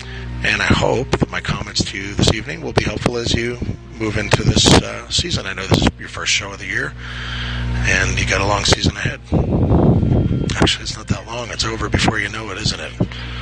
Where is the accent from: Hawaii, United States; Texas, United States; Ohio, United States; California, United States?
Texas, United States; Fort Worth; I'm here from Fort Worth, Texas